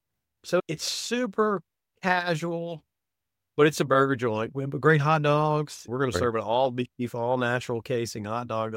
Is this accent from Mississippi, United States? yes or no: yes; Mississippi, United States; Growing up in the Mississippi Delta, I got to see all these just incredibly, Mississippi, Memphis, or Tennessee, Arkansas, Alabama, Georgia, Louisiana, good Lord, all that was just like right in my backyard.